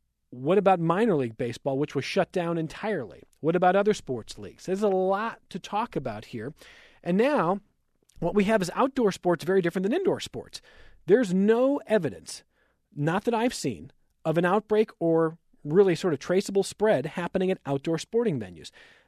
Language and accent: English; Cleveland, Ohio, United States; I'm from Cleveland.